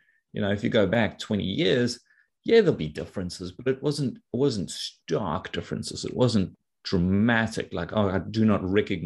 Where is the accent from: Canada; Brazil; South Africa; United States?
South Africa; So my background, as you know, I grew up in South Africa.